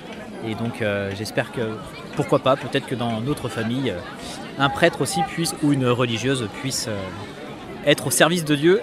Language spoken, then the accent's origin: French; Bayonne, Nouvelle-Aquitaine, France; Je viens de Bayonne, je suis un père de famille d'âge moyen.